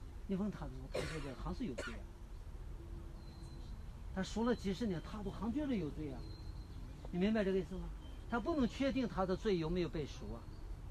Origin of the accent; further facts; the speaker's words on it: China; 我们中国人最有能干的一件事